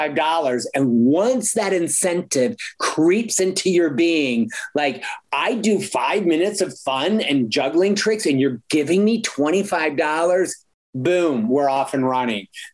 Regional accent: Michigan, United States; It was devastating because I'm from Michigan.

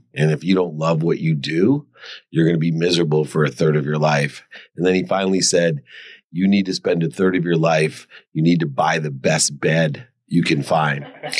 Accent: Akron, Ohio, United States; I grew up in Akron, Ohio.

